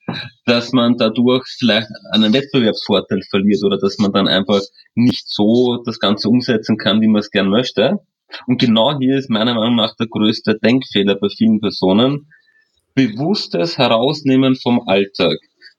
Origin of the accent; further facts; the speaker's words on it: Vienna, Austria; born there; Oh, vom Dialekt höchstwahrscheinlich. Ich bin gebürtiger Wiener. Beruflich war ich sehr viel in Österreich, in Deutschland unterwegs, aber auch in der Schweiz. Aber gebürtiger Wiener und dort bin ich auch jetzt wieder